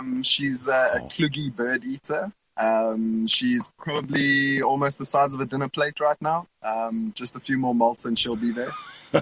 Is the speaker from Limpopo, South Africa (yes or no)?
no; Durban, KwaZulu-Natal, South Africa; born there; I was born in Durban